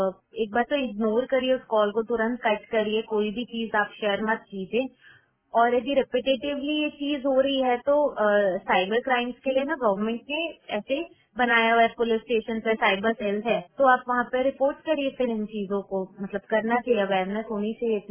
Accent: Bilaspur, India; और मैं बिलासपुर की निवासी हूँ।

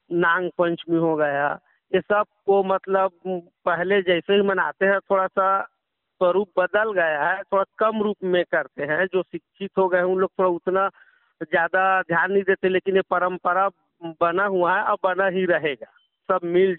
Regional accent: Chhattisgarh, India

